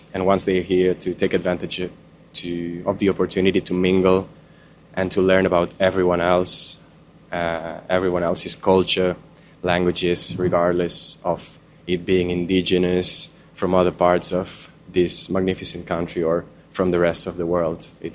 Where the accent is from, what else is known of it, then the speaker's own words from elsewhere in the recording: Catalonia, Spain; now in Australia; I come from Spain, specifically from Catalonia. I've been in Australia now for a few months. I'm currently backpacking around the country.